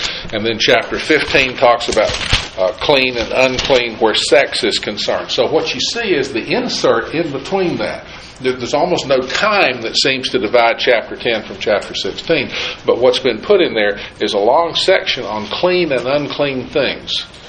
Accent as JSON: {"language": "English", "region": "Tennessee", "country": "United States", "tie": "born or raised there", "said": "I grew up in East Tennessee. The word critters would translate fine over there."}